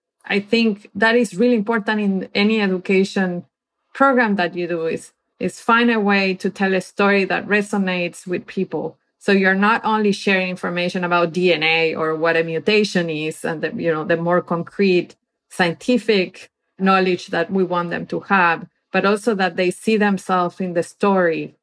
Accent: Argentina; now in United States; I'm originally from Argentina

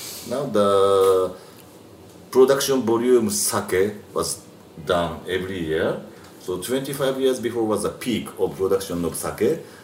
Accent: Japan; So, in Japan, we are using a go.

